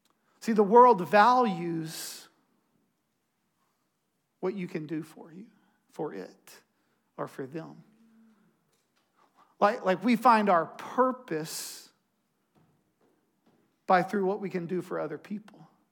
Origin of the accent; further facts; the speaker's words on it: Strawn, Texas, United States; I'm just from Strawn, man. Like, we don't have good towels.